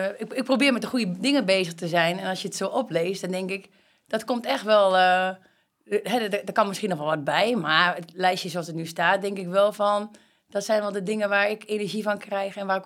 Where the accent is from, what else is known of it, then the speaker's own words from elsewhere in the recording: Voorde, Gelderland, Netherlands; Ik kom uit Voorde. Ik weet niet of je Voorde kent. Een plaatsje in de buurt van Zutphen.